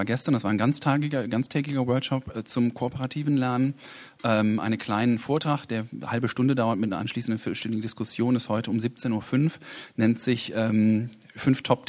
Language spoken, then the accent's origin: German; Mülheim an der Ruhr, North Rhine-Westphalia, Germany; Ich komme aus Müllheim an der Ruhr und bin tätig an der Volkshochschule Essen.